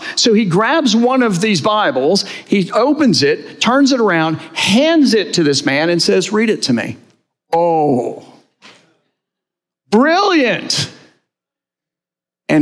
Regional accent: Miami, Florida, United States; I grew up in Miami. South Florida is my home.

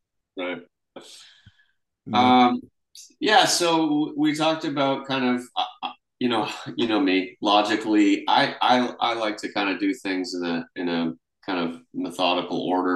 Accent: New Canaan, Connecticut, United States; also born or lived in England; My first memories are of living in New Canaan near New York, where we lived.

